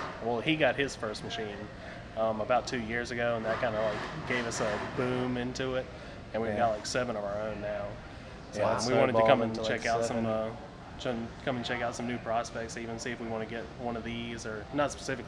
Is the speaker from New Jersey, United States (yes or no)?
no; Roanoke, Virginia, United States; We're from Roanoke, actually.